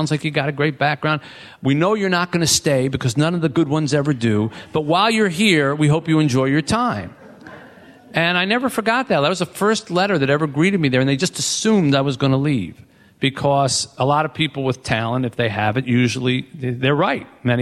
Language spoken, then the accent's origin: English; New Jersey, United States; now in Detroit, United States; I grew up here in New Jersey. I'm born and raised here. I'll always be a Jersey Philly kid. But I've been in Detroit for a long time now, and it really is my now adopted home.